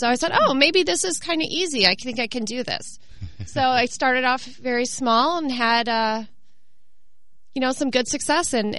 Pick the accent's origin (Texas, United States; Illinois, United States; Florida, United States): Illinois, United States; Chicago; I'm originally from Chicago, so I was licensed in Illinois prior to being licensed in Missouri.